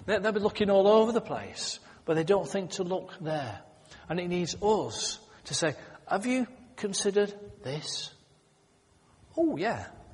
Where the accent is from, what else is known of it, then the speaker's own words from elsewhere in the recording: United Kingdom; And we are British, after all.